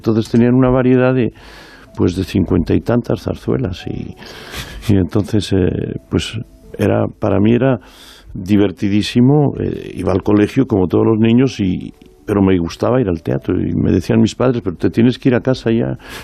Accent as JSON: {"language": "Spanish", "country": "Spain", "said": "yo dije no, yo soy español y recupero mi nacionalidad"}